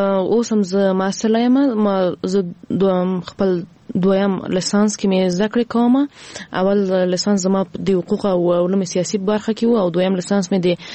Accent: Ghazni, Afghanistan; ما په خپل ولایت کې چې زه هم د غزنی یمه

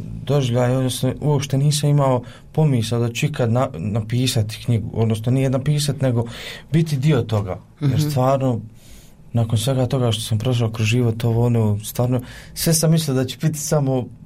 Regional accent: Gornji Vakuf-Uskoplje, Federation of Bosnia and Herzegovina, Bosnia & Herzegovina; Da, upravo dolazim iz mjesta gdje je bilo tokom, kako da kažem, ovog zadnjeg rata, bilo je jako teško. Jer dolazim iz mjesta gdje je podijeljeno. Gornji Vako Fuskoplje, gdje ima

